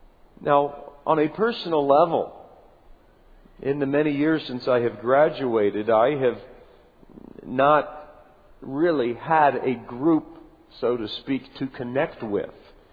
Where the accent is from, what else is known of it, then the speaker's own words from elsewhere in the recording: Canton, Ohio, United States; I grew up in Canton, Ohio, just down the street from Akron.